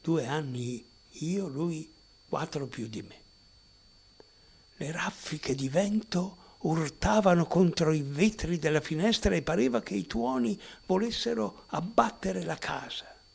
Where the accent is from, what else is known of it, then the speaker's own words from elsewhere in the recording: Bergamo, Lombardy, Italy; born there; Sono nato a Bergamo e non a Treviglio, come pensano e scrivono in molti. E per me Bergamo non è semplicemente una città lombarda.